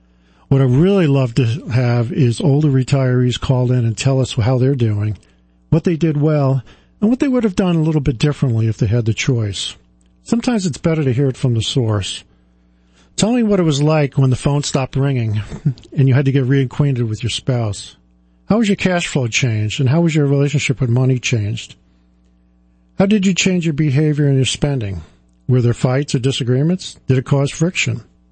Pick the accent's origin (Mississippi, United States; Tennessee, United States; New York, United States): New York, United States; Staten Island; I grew up in Staten Island attending Catholic schools.